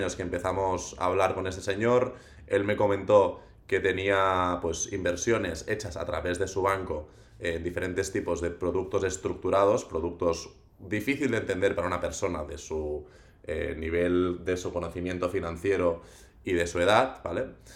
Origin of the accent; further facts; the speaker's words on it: Catalonia, Spain; En fin, yo soy del Maresme